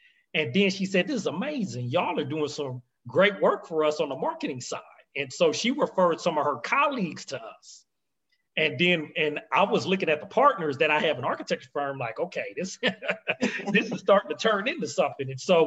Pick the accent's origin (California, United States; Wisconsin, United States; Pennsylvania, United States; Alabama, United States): California, United States; we have a few in California where my hometown is.